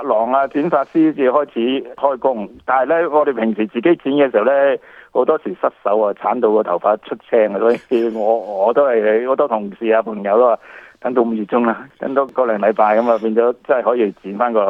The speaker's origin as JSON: {"language": "Cantonese", "country": "Canada", "said": "咁目前嚟講，我哋加拿大人"}